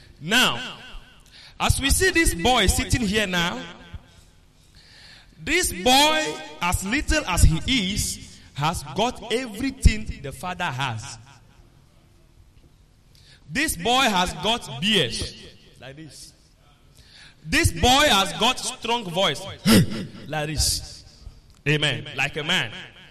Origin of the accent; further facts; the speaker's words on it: Togo; from Togo, from Pastor Donnie's church